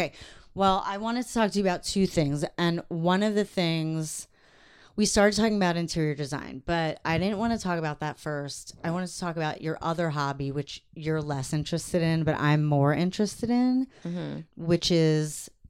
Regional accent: Long Island, New York, United States; No, but I mean, I'm from Long Island and...

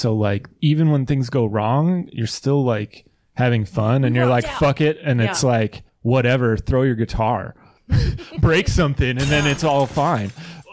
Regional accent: Hillsboro, Oregon, United States; Yeah, and they had members from every high school in Hillsboro. I'm from Hillsboro.

